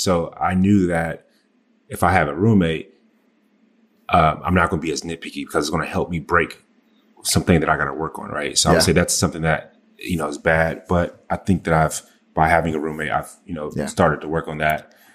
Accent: the South, United States; But I would say it started definitely way before, because I'm from the South. I say, yes, ma'am, no, ma'am, yes, sir, no, sir.

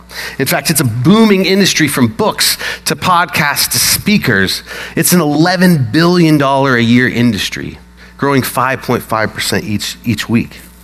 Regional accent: Colorado, United States; now in Portland, United States; I'm from Colorado, and we don't get that many snowy days in Portland

